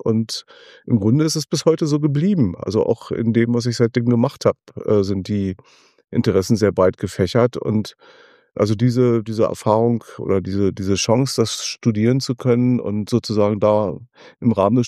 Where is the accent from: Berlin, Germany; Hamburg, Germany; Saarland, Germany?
Berlin, Germany; Also ich bin tatsächlich aufgewachsen in Mariendorf